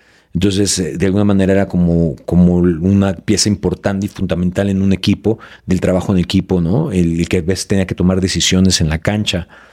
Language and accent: Spanish; Mexico City, Mexico; born there; Yo nací en Santa María de la Ribera.